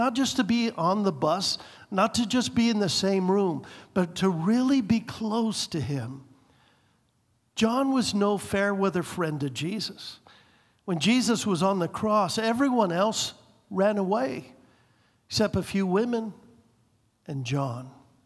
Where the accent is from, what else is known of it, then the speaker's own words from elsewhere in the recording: United States; Now, as an American, that's odd to us.